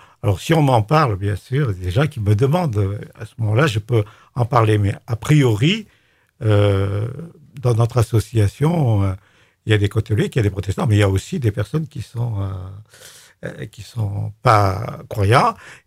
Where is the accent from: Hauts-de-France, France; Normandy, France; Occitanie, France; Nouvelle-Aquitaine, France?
Occitanie, France; Nîmes; born there; je suis issu d'un village des Cévennes. Moi, je suis né à Nîmes, mais mes parents étaient de là-haut, et j'y vais souvent.